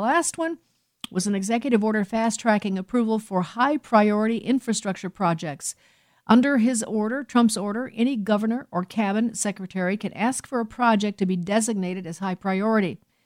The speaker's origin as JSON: {"language": "English", "town": "Chicago", "region": "Illinois", "country": "United States", "tie": "born or raised there", "said": "certainly in near Chicago, which is, of course, my town, my hometown."}